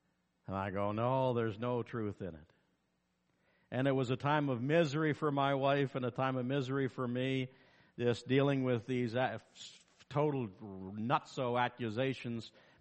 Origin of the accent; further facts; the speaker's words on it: New Brunswick, Canada; moved away; I've been here 22 years since I came from New Brunswick to here.